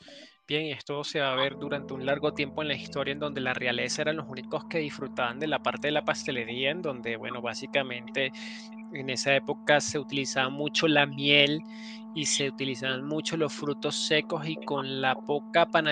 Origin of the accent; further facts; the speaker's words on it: Caracas, Capital District, Venezuela; Bien, soy originario de Venezuela, de Caracas.